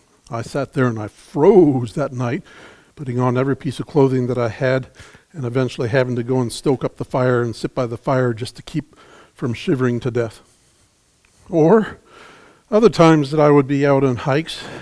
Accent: Toronto, Ontario, Canada; also born or lived in Winnipeg / Saskatoon / Regina / Calgary; I was born in Winnipeg, Manitoba. We lived in Saskatoon and Regina several times. We moved into Calgary. There were some other prairie cities that we were in. Eventually, for my junior high and high school years, we spent time in Toronto.

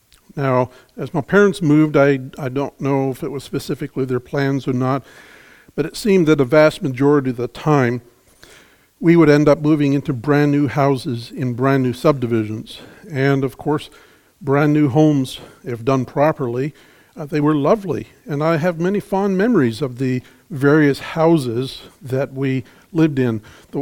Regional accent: Toronto, Ontario, Canada; also born or lived in Winnipeg / Saskatoon / Regina / Calgary; I was born in Winnipeg, Manitoba. We lived in Saskatoon and Regina several times. We moved into Calgary. There were some other prairie cities that we were in. Eventually, for my junior high and high school years, we spent time in Toronto.

